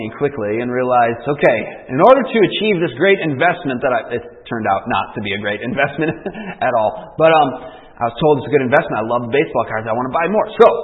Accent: Michigan, United States; By the way, I grew up in Michigan. It snows a lot there.

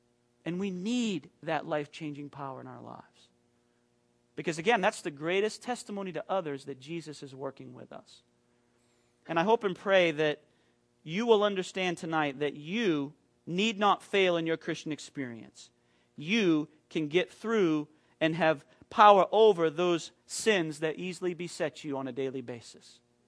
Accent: Maine, United States; I grew up with two guys back in my hometown in Maine

